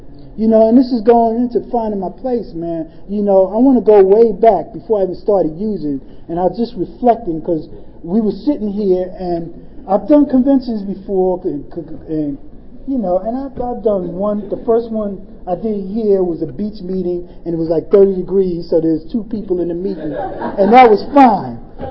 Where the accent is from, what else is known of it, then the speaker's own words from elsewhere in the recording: Corona, New York, United States; also born or lived in Long Island City / New Jersey; because I'm originally from New York, from Corona, who moved to Long Island City, who hung out in Harlem, who then hung out in Astoria, and then moved to New Jersey, who then joined the Army